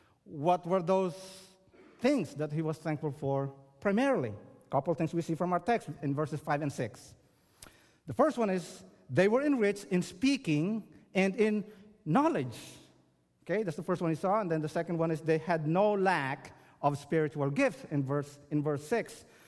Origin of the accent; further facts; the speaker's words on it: Philippines; English is a second language; And at that time, my accent was very strong. I mean, I still have this very strong accent, I think, but that time, fresh from the Philippines, it was tough to understand myself when I listened to my video.